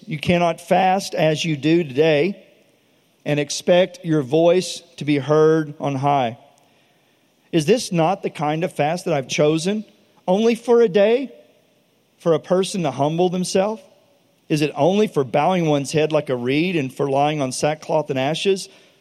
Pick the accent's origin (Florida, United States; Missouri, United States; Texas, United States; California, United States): Texas, United States; And tea, I'm from Texas. Iced tea, that is the national drink of this state.